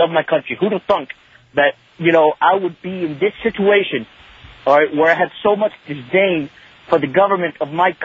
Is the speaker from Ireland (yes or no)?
no; Puerto Rico; born there; I'm an American. I was born in the island of Puerto Rico, okay? My family is all Puerto Ricans.